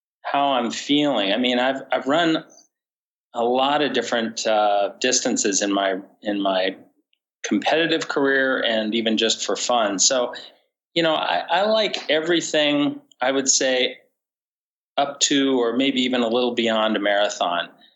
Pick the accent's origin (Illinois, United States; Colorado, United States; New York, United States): Colorado, United States; Greeley; moved away as an adult; now in Boston, United States; I was born in Greeley, Colorado. I lived a lot of my youth and grew up in Colorado. I now live in Boston, in the Boston area.